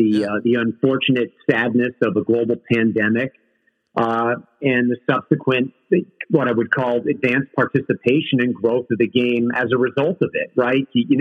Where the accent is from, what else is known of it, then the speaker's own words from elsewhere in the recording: Connecticut, United States; I grew up in Central Connecticut. I did not grow up in a family of golfers.